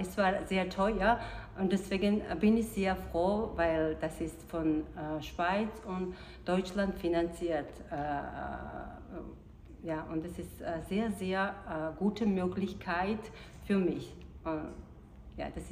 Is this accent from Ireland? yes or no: no; Georgia; German is a second language; moved away as an adult; now in Germany; ich komme aus Georgien, ich bin verheiratet, habe drei Kinder.